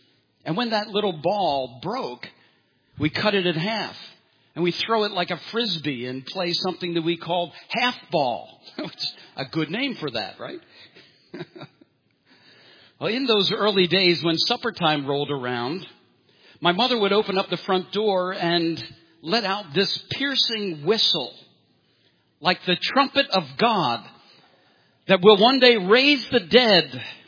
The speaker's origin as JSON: {"language": "English", "town": "Philadelphia", "region": "Pennsylvania", "country": "United States", "tie": "born or raised there", "said": "one of the things about growing up in the inner city, for me, growing up in North Philadelphia, was there was never a lack of friends to play with."}